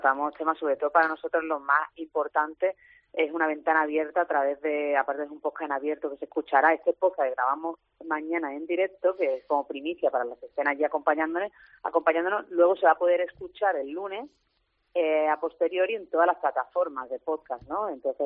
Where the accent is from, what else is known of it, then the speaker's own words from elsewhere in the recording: Málaga, Andalusia, Spain; como malagueña, pues me hace mucha ilusión